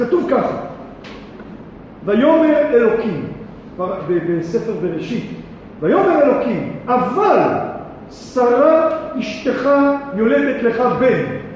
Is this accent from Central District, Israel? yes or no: yes; Petah Tikva, Central District, Israel; אני גדלתי בפתח תקווה. גדלתי הרבה שנים בעיר פתח תקווה.